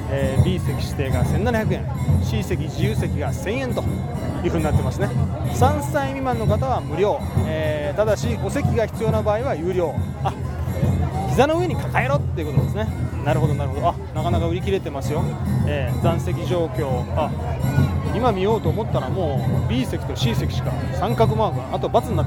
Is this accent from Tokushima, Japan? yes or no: yes; Tokushima, Japan; 私ここの出身なんですけども、徳島阿波、